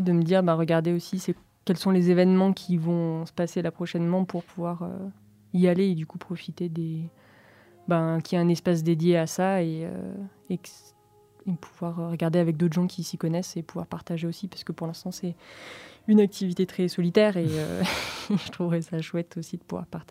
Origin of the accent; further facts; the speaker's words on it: Auvergne-Rhône-Alpes, France; Puis moi, j'ai grandi bah, dans le Vercors où du coup, il n'y a pas beaucoup de pollution lumineuse.